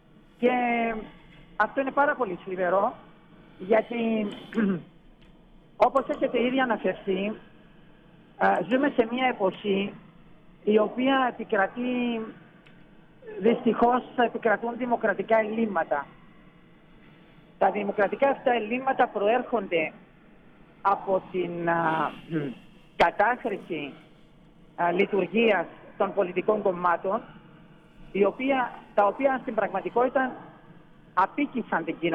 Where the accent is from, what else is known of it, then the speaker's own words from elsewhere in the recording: Greece; εμείς σαν Έλληνες και για πολιτισμικούς λόγους η δημοκρατία θα έπρεπε να είχε πολύ υψηλή θέση στην αντίληψή μας